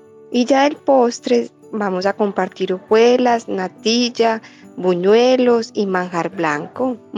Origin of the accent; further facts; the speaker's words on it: Medellín, Antioquia, Colombia; soy de Antioquia, de Medellín.